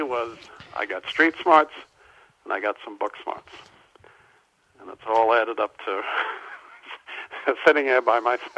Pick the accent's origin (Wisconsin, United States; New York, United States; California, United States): New York, United States; Staten Island; Staten Island.